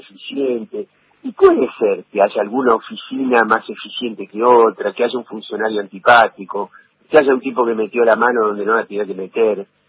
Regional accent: Argentina

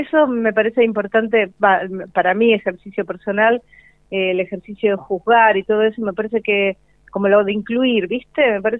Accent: Argentina; siendo absolutamente argentina.

